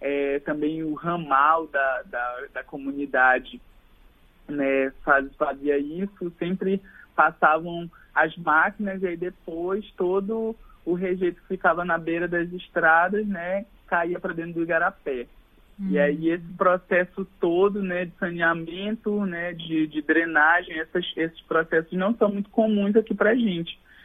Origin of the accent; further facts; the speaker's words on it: Castanhal, Pará, Brazil; eu sou daqui, né, de Castanhal, no Pará, no nordeste do estado do Pará, né, numa comunidade chamada Grovila Itaqui, né, que fica a alguns quilômetros do centro da cidade de Castanhal.